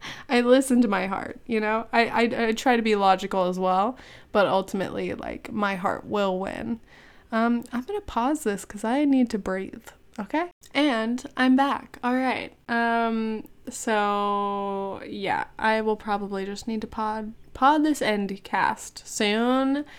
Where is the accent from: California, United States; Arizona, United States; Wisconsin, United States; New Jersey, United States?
California, United States; I'm from California, you're gonna be living in New York.